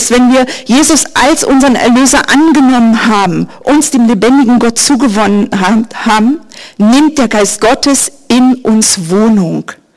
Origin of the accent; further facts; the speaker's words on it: Germany; Ich bin aufgewachsen in der DDR.